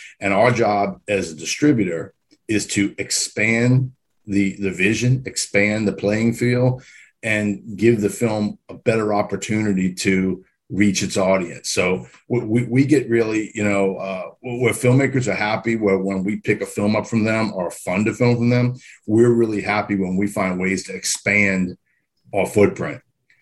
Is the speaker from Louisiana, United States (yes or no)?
yes; New Orleans, Louisiana, United States; And I grew up in New Orleans, so I grew up in a melting pot kind of city.